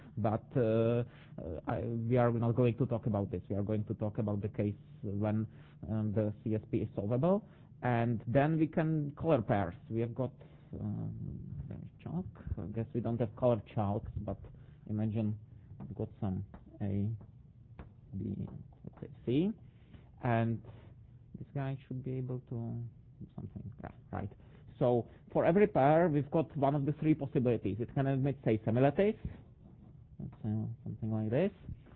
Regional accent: Prague, Czechia; from Prague.

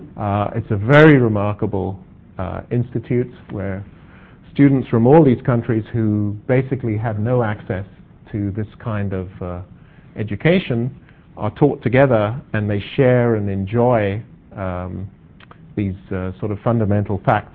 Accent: South Africa; So in the belief that I'm from South Africa

